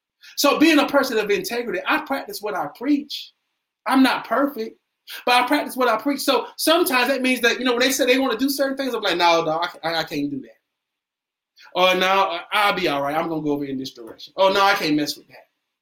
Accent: Kittrell, North Carolina, United States; We still don't have a stoplight. My wife told me to stop claiming him. I grew up in Kittrell.

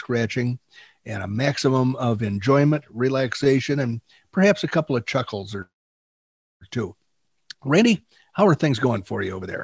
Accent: England, United Kingdom; Irishman, but I'm not Irish, though. I'm English.

